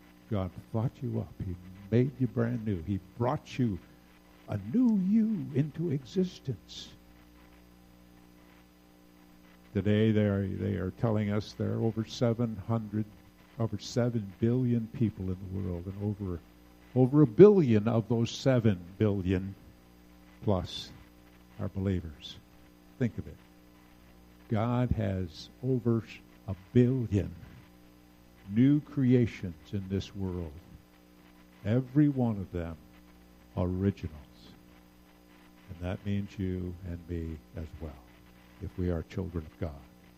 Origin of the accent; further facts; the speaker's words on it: Lynden, Washington, United States; I grew up in Linden, Washington, on a dairy farm a little to the northwest of Linden.